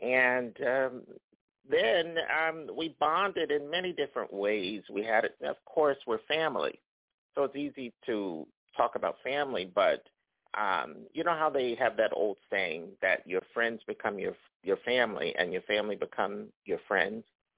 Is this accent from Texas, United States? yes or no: no; New Jersey, United States; and I was growing up in New Jersey, and went on and did a whole bunch of other things.